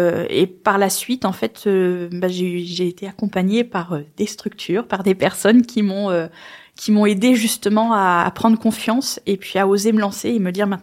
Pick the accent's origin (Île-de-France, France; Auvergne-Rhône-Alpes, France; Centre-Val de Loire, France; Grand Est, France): Centre-Val de Loire, France; now in Neuilly-les-Bois, France; Je viens du Loir-et-Cher. Je me suis installée dans l'Indre à Neuilly-les-Bois en 2020. Je suis arrivée en même temps que le Covid.